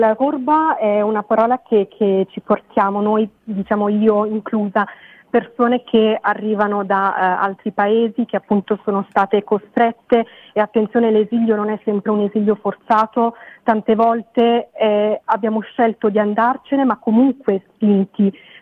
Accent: Egypt; now in Milan, Italy; io quando ero bambina in Egitto, soprattutto nel Sinai, perché io facevo avanti e indietro tra Cairo e Sinai

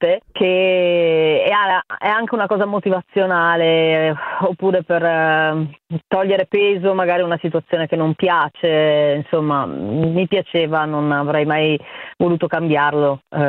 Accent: Verona, Veneto, Italy; io, essendo veronese, tutte le volte che scendo a Roma la guardo con gli occhi dell'innamorata

